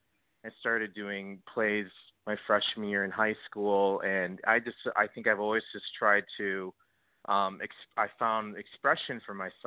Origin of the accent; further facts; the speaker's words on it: Park Forest, Illinois, United States; also born or lived in Harvey / Chicago Heights; I was born in Harvey, Illinois. That just that community itself is, I guess, an impoverished neighborhood. But I didn't grow up there. I grew up in Park Forest in Chicago Heights.